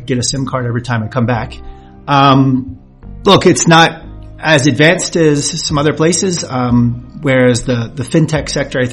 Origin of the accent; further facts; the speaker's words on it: New York, United States; now in Poland; So I am from New York.